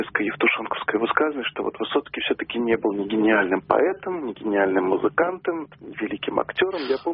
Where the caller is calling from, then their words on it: Saint Petersburg, Russia; Я тоже из Петербурга.